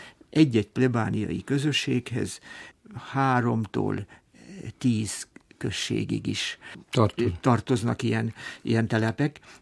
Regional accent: Kálmánháza, Szabolcs-Szatmár-Bereg, Hungary; also born or lived in Upper Hungary, Slovakia; és így kerültünk Nyíregyháza mellé Szabolcs megyébe, Kálmánházára. Egy gyerekkoromat ott töltöttem, tehát születésileg fölvidéki vagyok, de Szabolcsban nőttem föl.

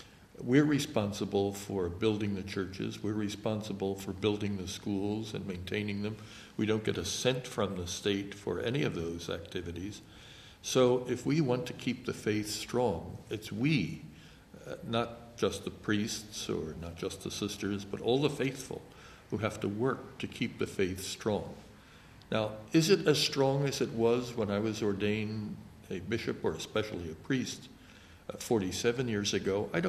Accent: Philadelphia, Pennsylvania, United States; I am from Philadelphia, and I'm very proud of Philadelphia

